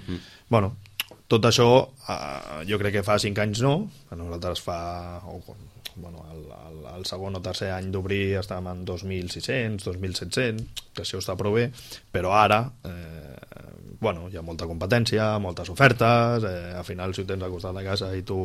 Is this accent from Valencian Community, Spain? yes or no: no; Pineda de Mar, Catalonia, Spain; De fet, jo vinc de Pineda de Mar, que també era un lloc de costa